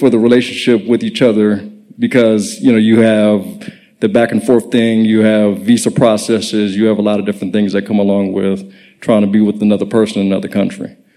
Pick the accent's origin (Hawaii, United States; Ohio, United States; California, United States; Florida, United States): California, United States; Los Angeles; So I'm from Los Angeles.